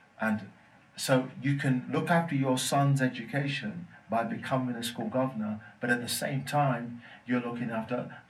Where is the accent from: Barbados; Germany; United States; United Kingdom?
Barbados; I am. I'm from Barbados.